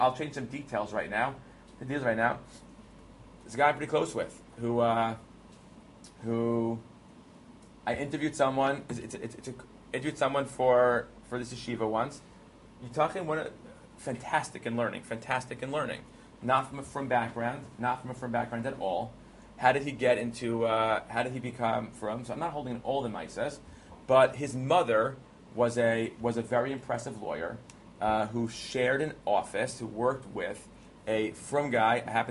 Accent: Bridgeport, Connecticut, United States; I grew up in Bridgeport, Connecticut with your father.

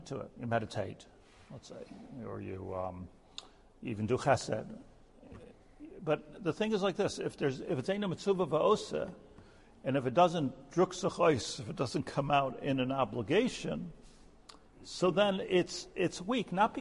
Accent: United States; growing up in America, just particularly, it's just the whole thing is all about one's rights.

